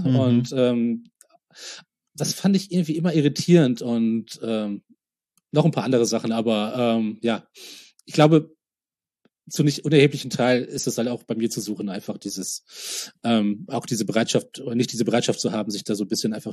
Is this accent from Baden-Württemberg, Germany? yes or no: no; Oberhausen, North Rhine-Westphalia, Germany; Ich hatte kurz vorher in Oberhausen, in meiner Heimatstadt, einen neuen Freundeskreis erschlossen.